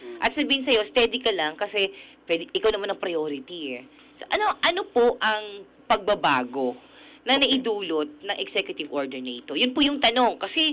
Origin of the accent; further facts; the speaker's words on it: Dinagat, Caraga, Philippines; now in Manila, Philippines; ako po taga-Dinagat ako, mineral reservation po yung buong isla.